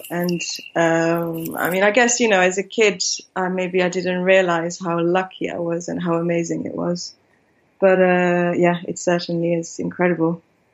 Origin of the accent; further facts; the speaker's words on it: southern France, France; also born or lived in Milan, Italy; I grew up in the south of France. So I was born in Italy. I lived in Milan for the first 2-3 years of my life.